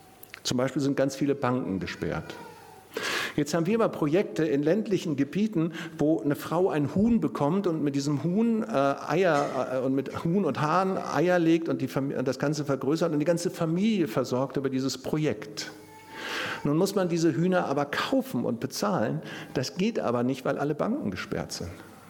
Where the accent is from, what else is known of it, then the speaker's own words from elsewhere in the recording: North Sea coast, Germany; Ich komme selber von der Küste, ich bin an der Nordsee aufgewachsen